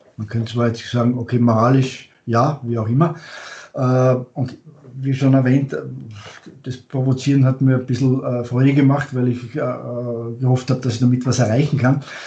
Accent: Austria; als Österreicher

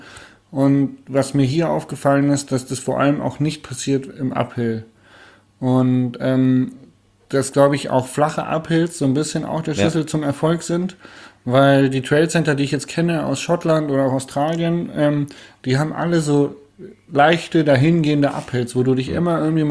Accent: Hanover, Lower Saxony, Germany; ich bin ja Hannoveraner, ne?

